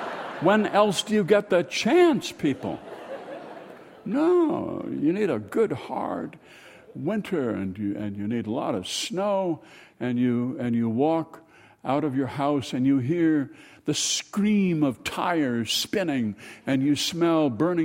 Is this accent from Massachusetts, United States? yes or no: no; Minnesota, United States; You're never, ever, when you say, I'm from Minnesota, going to hear people say, oh, they have a number of theaters there, don't they?